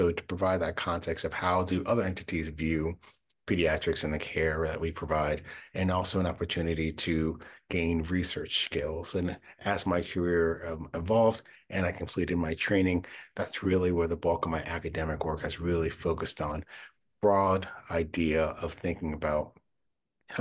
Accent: Midwest, United States; also born or lived in Ohio / Michigan; So personally, I am a Midwesterner born and raised. So spent a lot of time in Ohio and Michigan

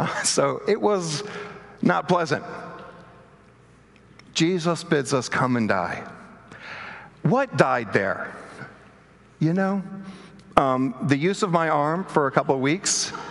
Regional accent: Bentonville, Arkansas, United States; my hometown, Bentonville, Arkansas, is also the hometown of Walmart, the Walton Foundation.

